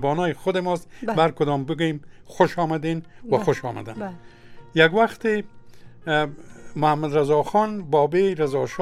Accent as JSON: {"language": "Persian", "country": "Afghanistan", "said": "مملکت ما افغانستان و من از ملت افغان و قوم من تاجک، ازبک، پشهی، نورستانی، خیرگزی"}